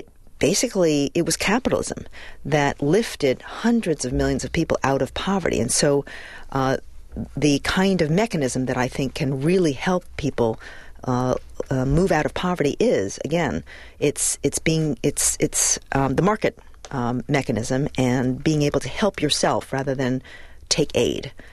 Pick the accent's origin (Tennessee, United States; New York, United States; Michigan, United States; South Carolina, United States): New York, United States; New York City; also born or lived in China; I actually am a Chinese American, born and raised in New York City. But we did live in China for 5 years